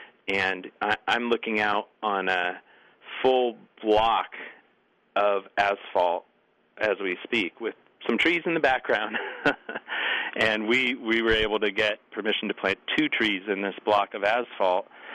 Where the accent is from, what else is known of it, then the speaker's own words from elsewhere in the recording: Eugene, Oregon, United States; also born or lived in Springfield; I grew up in Eugene, walking around on foot and on bike for most of my life, so also in Springfield. So I lived all over. We moved all the time, so I went to most of the schools in Eugene and Springfield